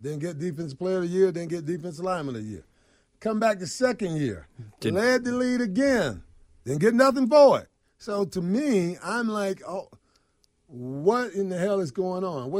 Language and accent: English; Atlanta, Georgia, United States; You know, I'm from Atlanta. We had our first black mayor in 75, 76.